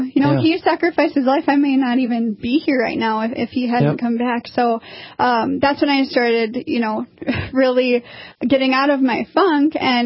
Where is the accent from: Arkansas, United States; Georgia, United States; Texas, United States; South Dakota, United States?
South Dakota, United States; Sioux Falls; We ended up having more in common because we're both from Sioux Falls.